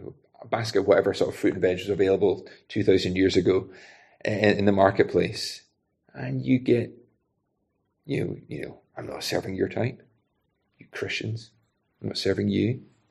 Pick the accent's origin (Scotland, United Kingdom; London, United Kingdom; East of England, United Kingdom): Scotland, United Kingdom; I love being Scottish.